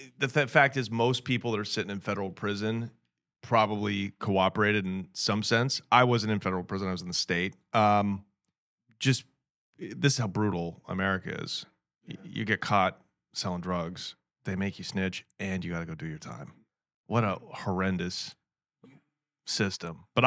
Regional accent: Portland, United States; I grew up in the 80s and the 90s, so it was just like a port city, right? It was a real great place to grow up, very middle class

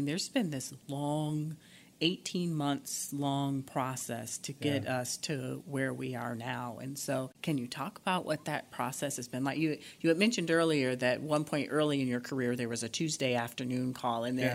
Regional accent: Detroit, Michigan, United States; I grew up in Detroit, and so, you know, we used to drive by the plant where the Model T was made

